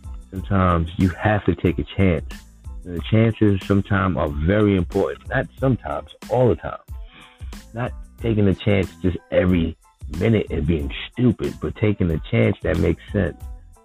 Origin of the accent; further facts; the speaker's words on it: Bronx, New York, United States; moved away; I come from the Bronx, so most of my friends, if they're not in prison, they're dead, or they moved away like myself